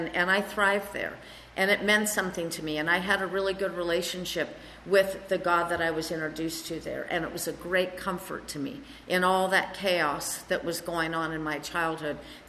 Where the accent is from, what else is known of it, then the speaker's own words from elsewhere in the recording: Santa Cruz, California, United States; I grew up in Santa Cruz up north.